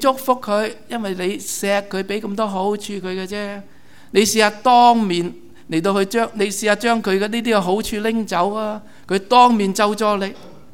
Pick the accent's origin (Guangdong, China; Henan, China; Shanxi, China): Guangdong, China; 我们广东人讲这个算字很有味道的